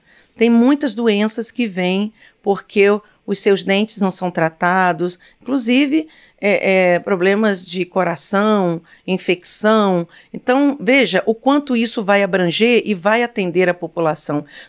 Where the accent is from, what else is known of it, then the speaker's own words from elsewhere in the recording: São Paulo, Brazil; eu sou do estado de São Paulo